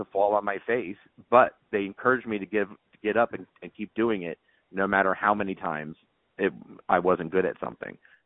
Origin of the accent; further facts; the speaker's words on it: New York, United States; So growing up in New York, I would go bug all the guys at Coney Island, and any circus that would come around